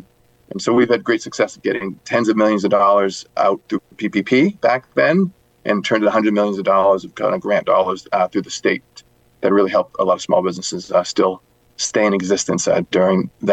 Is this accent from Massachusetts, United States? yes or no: yes; Sharon, Massachusetts, United States; And I was born in Sharon, so I kind of grew up in just southwest of the city.